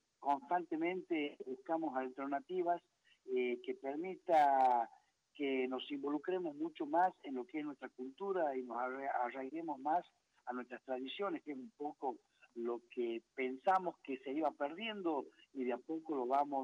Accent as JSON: {"language": "Spanish", "region": "Santiago del Estero", "country": "Argentina", "accent": "Catamarca", "said": "Tenemos mucha influencia catamarqueña, lo habrás notado en mi tonada. Yo soy un santiagueño de cepa con tonada catamarqueña."}